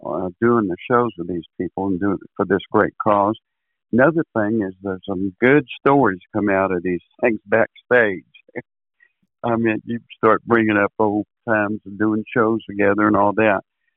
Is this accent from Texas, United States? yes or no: yes; San Antonio, Texas, United States; I was raised in San Antonio